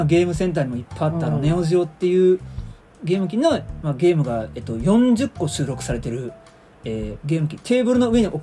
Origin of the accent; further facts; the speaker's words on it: Nanjo, Okinawa, Japan; 僕の地元南城市の大島という場所ですね